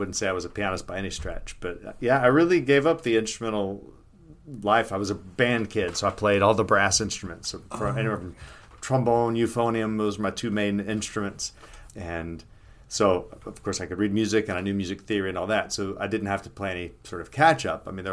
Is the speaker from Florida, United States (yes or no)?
yes; Florida, United States; I was born in the Panhandle of Florida, so I grew up, and most of my family is still there. Oftentimes when I even talk about them or begin the drive home, my accent starts to come